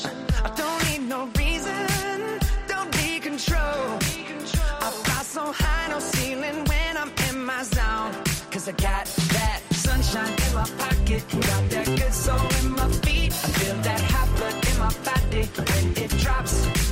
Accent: Spain; somos españoles

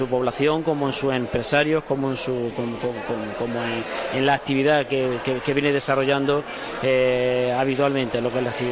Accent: Málaga, Andalusia, Spain; Pero fundamentalmente en Málaga, supuesto que somos pues malagueños.

